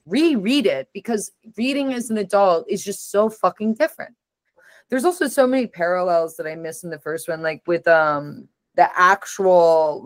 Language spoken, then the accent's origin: English; Oklahoma, United States; I grew up right outside of Tulsa, public education system.